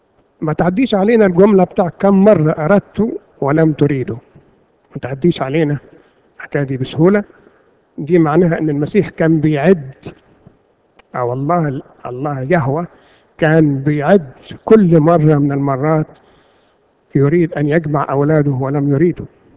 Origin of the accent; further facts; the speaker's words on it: Egypt; كان لنا آلهة راع وأمون كمصريين